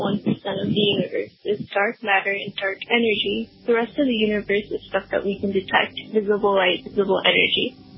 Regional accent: Orlando, Florida, United States; I'm from Orlando, Florida.

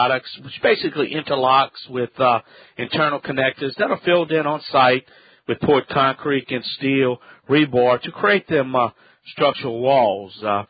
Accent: Louisiana, United States

